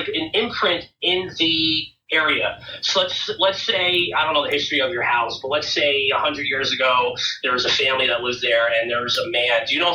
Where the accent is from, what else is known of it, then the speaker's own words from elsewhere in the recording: New Jersey, United States; now in Connecticut, United States; Yeah, I grew up in New Jersey and I currently live in Connecticut.